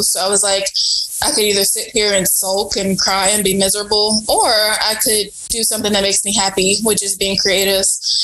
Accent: Kansas City, United States; Well, I'm from Kansas City. I come from a family where no one went to college.

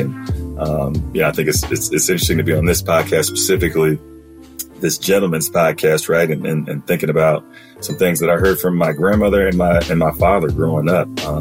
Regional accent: Woodbridge, Virginia, United States; also born or lived in Alexandria; I grew up in Northern Virginia, kind of in two parts. One part in Woodbridge, Dale City, Dumfries, Manassas, this kind of area. A little farther outside of Washington, D.C., but not terribly far.

